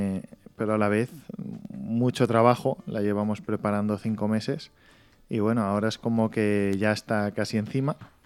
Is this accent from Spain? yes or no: yes; Spain; Y somos los segundos españoles en ir a hablar en 72 años.